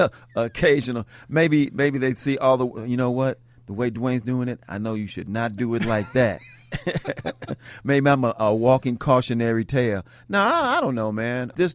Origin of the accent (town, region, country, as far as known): Chicago, Illinois, United States